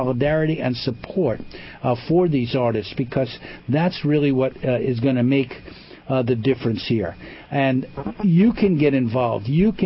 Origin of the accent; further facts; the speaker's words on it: Bronx, New York, United States; not only because we're both from the Bronx